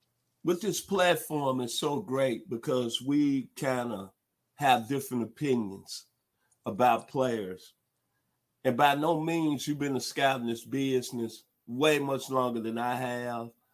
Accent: Memphis, Tennessee, United States; Because I'm from Memphis, Tennessee.

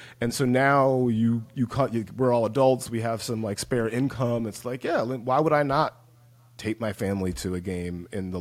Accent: Georgia, United States; You know, I grew up in West Central Georgia, so a lot of my friends live in Atlanta now

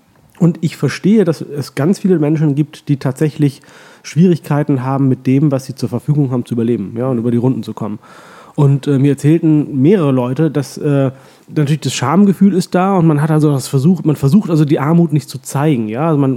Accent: Holland-Vielenfleet, Lower Saxony, Germany; also born or lived in Oldenburg; Aufgewachsen bin ich in einem Dorf. Meine Eltern sind kurz nach meiner Geburt dann umgezogen in ein Dorf im alten Land vor den Toren Hamburgs, das heißt Holland-Vielenfleet.

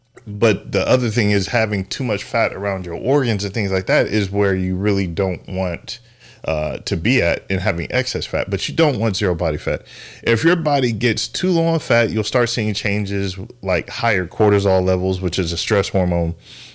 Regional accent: San Diego, California, United States; I'm from San Diego, or we moved out here from San Diego.

